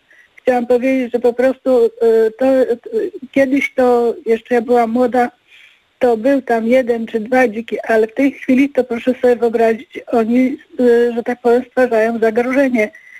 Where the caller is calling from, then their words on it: Zgierz, Łódź Voivodeship, Poland; u nas na Chełmach było bardzo dużo, proszę pana, kiedyś tych skowronków